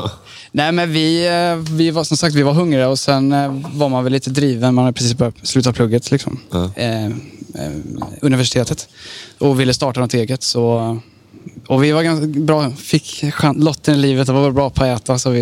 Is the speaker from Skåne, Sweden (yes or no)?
no; Herrljunga, Västra Götaland County, Sweden; now in Gothenburg, Sweden; Vi är från Herrljunga.